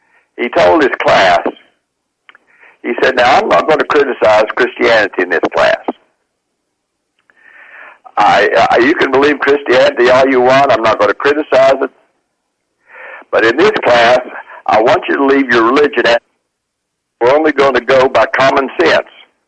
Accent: West Virginia, United States; I know that, but I'm from West Virginia.

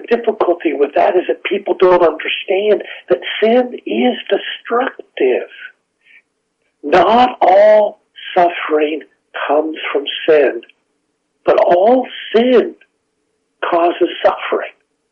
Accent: Kansas, United States; But I grew up in Western Kansas, and making homemade ice cream was something we would do on summer evenings.

